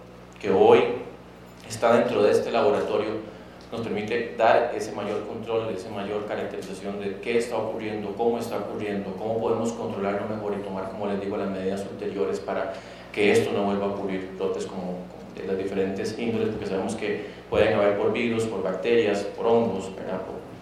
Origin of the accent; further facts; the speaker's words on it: Costa Rica; es un momento de celebración como costarricenses de que tenemos un laboratorio de este nivel